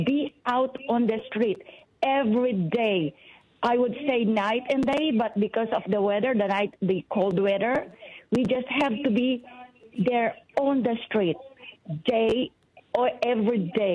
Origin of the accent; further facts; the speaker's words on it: Philippines; now in United States; and I'm from the Philippines, and I'm now a citizen of the United States.